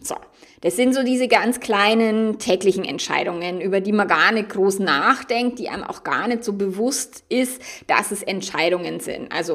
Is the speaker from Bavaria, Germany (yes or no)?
yes; Bavaria, Germany; Also ich glaube, bei uns in Bayern schon immer nur, da heiraten wir heute gefälligst